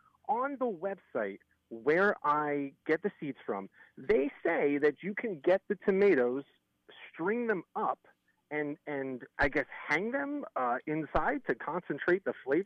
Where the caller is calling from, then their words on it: Lancaster, Pennsylvania, United States; So I am calling from Lancaster County, Pennsylvania.